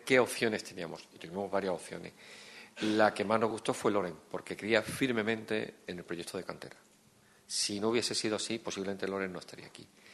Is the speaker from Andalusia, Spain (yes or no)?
yes; Málaga, Andalusia, Spain; Yo soy malagueño, como ustedes saben.